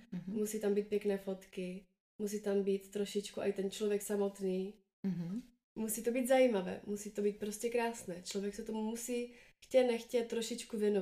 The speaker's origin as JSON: {"language": "Czech", "town": "Opava", "region": "Moravian-Silesian Region", "country": "Czechia", "said": "Já jsem třeba oslovila tím, že jsem z Opavy"}